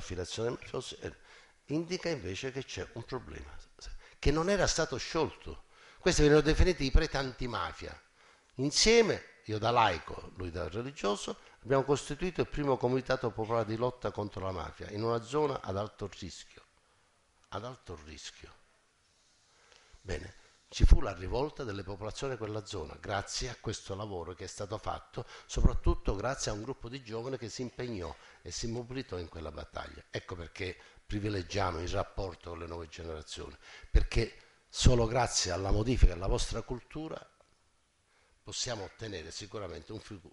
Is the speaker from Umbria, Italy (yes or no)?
no; Casteldaccia, Sicily, Italy; io sono di Casteldaccia